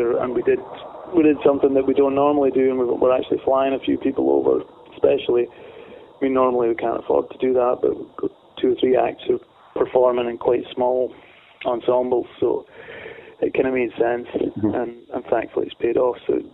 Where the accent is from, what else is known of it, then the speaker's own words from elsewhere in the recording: Glen Lyon, Scotland, United Kingdom; I grew up in Glen Lyon